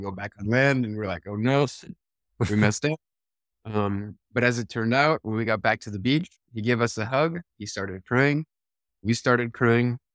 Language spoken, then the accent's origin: English; United States; And so as an American, but also as I'm a dual citizen, I'm also French, visiting my grandparents outside of Paris every year